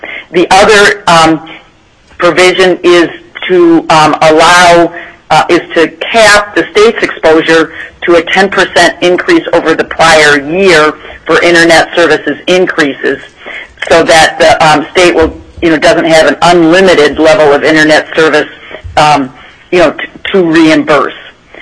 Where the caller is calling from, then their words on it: Barrow, Alaska, United States; We are speaking from Barrow.